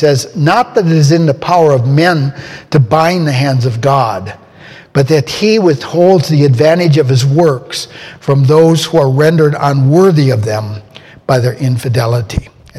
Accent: Rochester, Minnesota, United States; When I've gone back to my hometown, Rochester, Minnesota, to preach

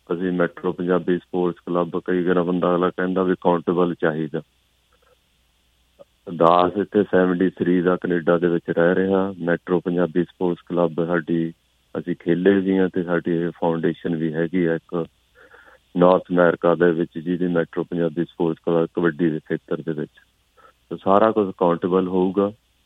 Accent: Jhamat, Punjab, India; ਨੌਜਵਾਨ ਸਾਡੇ ਪਿੰਡ ਦਾ, ਪਿੰਡ ਝਮੰਟ ਜ਼ਿਲ੍ਹਾ ਲੁਧਿਆਣੇ ਤੋਂ ਸੀਗਾ

